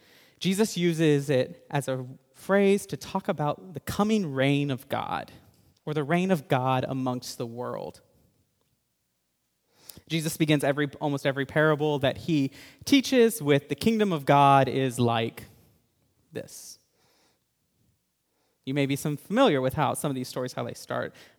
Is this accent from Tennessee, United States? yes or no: yes; Tennessee, United States; You know, I'm from Tennessee. I can assure you the church is there.